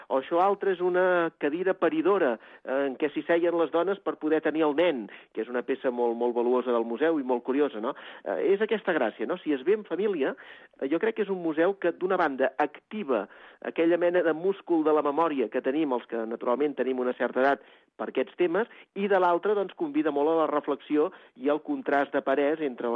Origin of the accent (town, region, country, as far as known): Catalonia, Spain